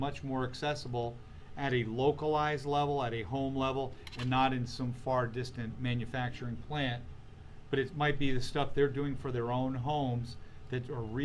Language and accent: English; Nebraska, United States; But, you know, hey, I'm from Nebraska. I've never been to the ocean